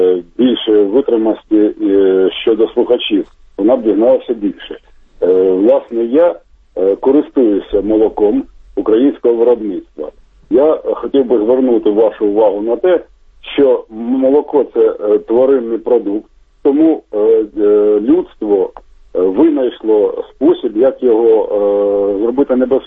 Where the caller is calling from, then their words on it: Kharkiv, Kharkiv Oblast, Ukraine; я з Харкова.